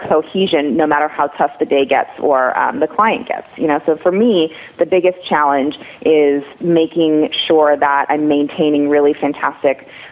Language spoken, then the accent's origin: English; Los Angeles, California, United States; Well, I'm … from Laurel Canyon, so I'm about as LA as they come.